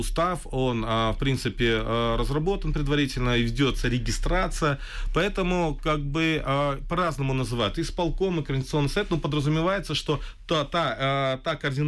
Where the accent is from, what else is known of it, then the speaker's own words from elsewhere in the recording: Crimea, Ukraine; сказал, что я из Крыма, я здесь оказался.